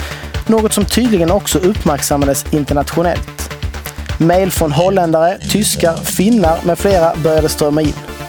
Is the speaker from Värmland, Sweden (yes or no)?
no; Skåne, Sweden; jag är tillbaka i den skånska myllan. Även om min dialekt verkar ha bestämt sig för att flytta någon annanstans.